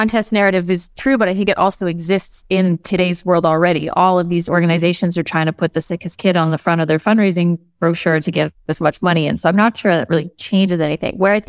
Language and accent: English; Canada; As a Canadian, I would have to donate to an organization.